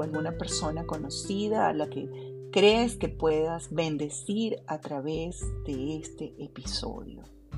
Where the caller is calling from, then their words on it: Caracas, Capital District, Venezuela; te saludo con mucho cariño desde Caracas, Venezuela.